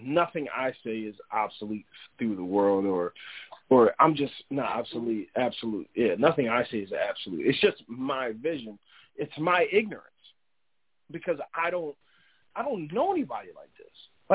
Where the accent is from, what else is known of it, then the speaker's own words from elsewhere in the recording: Northeast, United States; That could also be because I'm from the Northeast. There's a lot of Muslims in the Northeast.